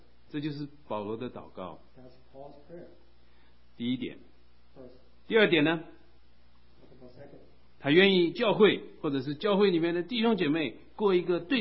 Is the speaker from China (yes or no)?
yes; China; 或者是说，照我们中国人讲的，替自己的子孙积德哈。